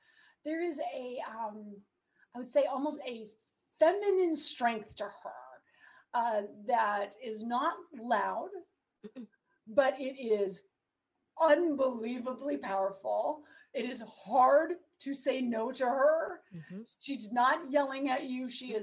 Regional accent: Montana, United States; I grew up in Montana in a very different world than San Francisco, California.

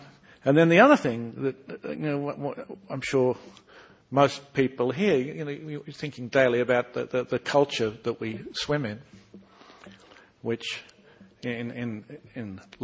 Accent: Australia; being an Australian, believe me, you know, we are really used to people from other countries, in our case, the English, coming to patronise us half to death.

